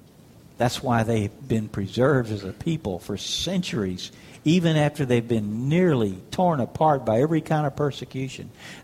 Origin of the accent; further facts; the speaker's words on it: Houston, Texas, United States; Of course, I'm from Houston. I live in the cultured part of Texas. I'm from Houston, you know, big city, big everything. It's the Chicago of the South, you know.